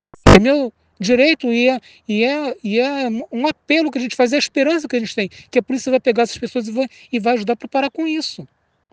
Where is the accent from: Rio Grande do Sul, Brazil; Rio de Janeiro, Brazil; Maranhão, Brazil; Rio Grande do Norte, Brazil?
Rio de Janeiro, Brazil; Nova Iguaçu; do meu município, de Nova Iguaçu. Eu sou iguaçuano. Eu sou de Nova Iguaçu.